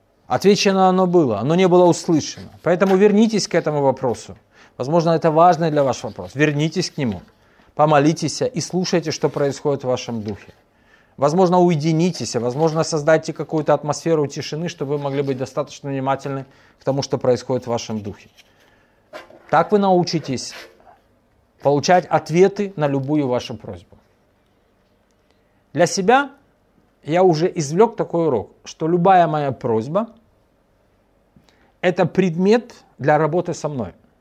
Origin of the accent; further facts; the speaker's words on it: Kyiv, Ukraine; у меня все выросли в Киеве. Я коренной киевлянин, все в Киеве.